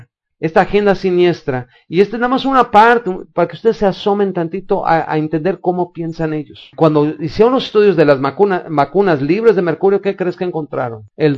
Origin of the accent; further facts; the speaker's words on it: Mexico; donde todos como mexicanos vamos a pedir